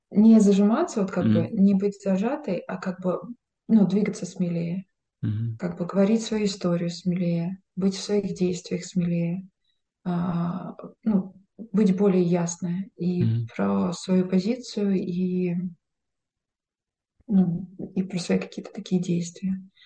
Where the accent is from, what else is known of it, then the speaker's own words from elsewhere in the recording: Russia; Вот, я говорила, ну что, я из России.